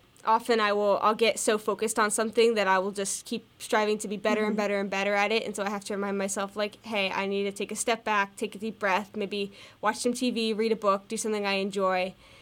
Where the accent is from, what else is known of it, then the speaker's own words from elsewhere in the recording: Hellertown, Pennsylvania, United States; also born or lived in North Carolina; I was born in North Carolina, but most of my childhood I spent around here in Hellertown, Pennsylvania, just playing a variety of sports